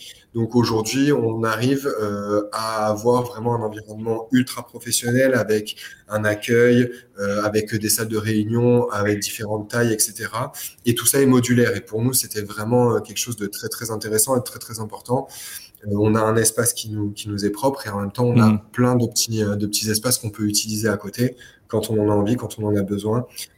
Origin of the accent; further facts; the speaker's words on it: Nice, Provence-Alpes-Côte d'Azur, France; je suis niçois, clairement. Je suis né ici, j'ai fait toutes mes études ici, j'ai toujours vécu ici.